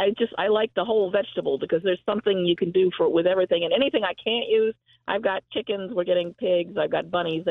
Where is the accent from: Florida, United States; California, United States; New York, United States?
New York, United States; I'm actually originally from the Dutchess County area, so I like hearing from New Paltz and Phoenicia and all that.